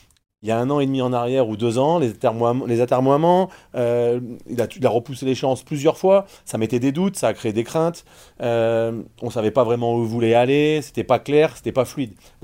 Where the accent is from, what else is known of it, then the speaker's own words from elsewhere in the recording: Lyon, Auvergne-Rhône-Alpes, France; On est assez conservateur, on est lyonnais